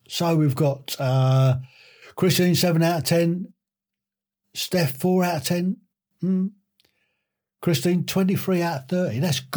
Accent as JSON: {"language": "English", "town": "Woofferton", "region": "West Midlands", "country": "United Kingdom", "said": "Yeah, I come from Wooferton in Shropshire."}